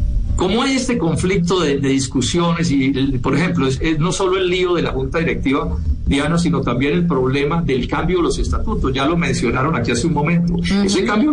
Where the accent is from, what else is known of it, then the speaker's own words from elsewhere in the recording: Colombia; que todos los colombianos lo sepamos